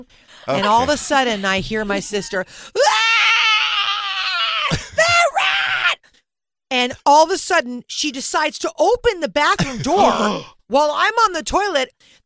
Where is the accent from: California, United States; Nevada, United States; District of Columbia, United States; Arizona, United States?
California, United States; Los Angeles; There's Bel Air rats because there's a lot of ivy in Bel Air. And I grew up in Bel Air.